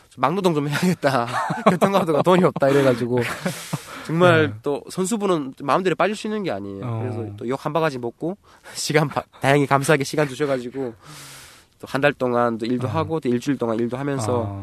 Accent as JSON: {"language": "Korean", "country": "North Korea", "said": "북한에서 왔다는 이유로 월급도 안 주고"}